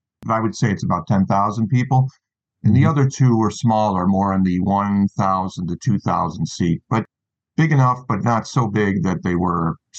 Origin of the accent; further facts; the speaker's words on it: Buffalo, New York, United States; Well, I grew up in the Niagara Falls, Buffalo, New York area, which, if you know your geography, is right on the Canadian border.